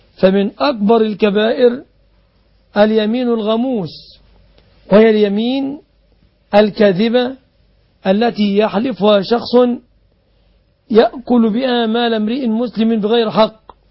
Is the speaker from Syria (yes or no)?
no; Egypt; الدية تقديرها عندنا في مصر على وجه التقريب 36.5 كيلوغرام من الفضة